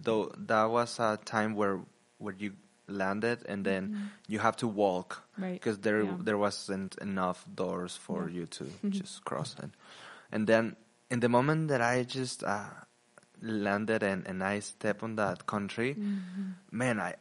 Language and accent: English; Mexico; accent: Mexican; English is a second language; Obviously from Mexico, if you can notice my Mexican accent.